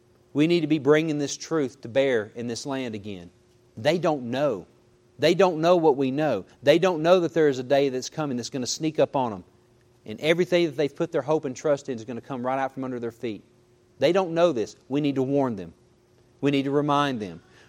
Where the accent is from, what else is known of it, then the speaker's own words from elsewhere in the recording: Mississippi, United States; Not very smart, but you know what I know. I was from Mississippi. I'd never really seen this.